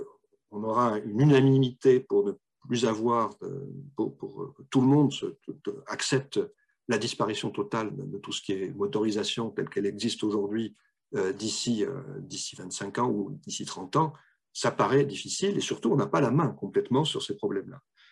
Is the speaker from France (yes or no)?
yes; Nouvelle-Aquitaine, France; C'est parce que c'est ma région d'origine. J'ai un nom breton que je ne renie pas, mais c'est mon papa et ma maman est Aquitaine.